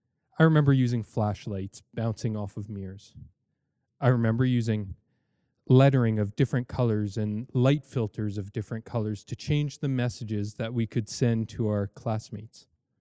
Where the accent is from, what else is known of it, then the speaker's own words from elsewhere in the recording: Edmonton, Alberta, Canada; I'm from Edmonton, so I think that's why it's caught my eye.